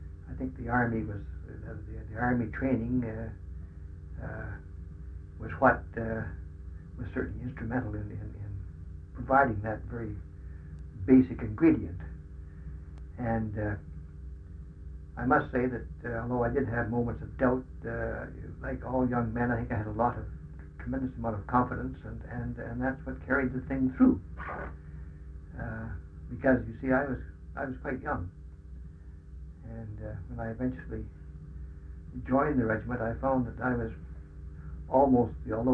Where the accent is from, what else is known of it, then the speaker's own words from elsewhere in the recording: Alberta, Canada; We came from Alberta. Times of being tough. I lived in Claire's home. A trip to Calgary was a big event. I'd never been to the Pacific Coast.